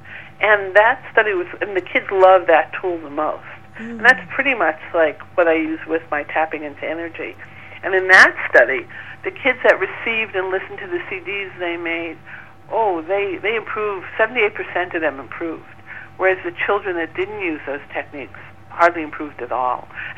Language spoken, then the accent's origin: English; New York, United States; when I mentioned I'm from New York, I walk down the street, I get a bad or a good feeling.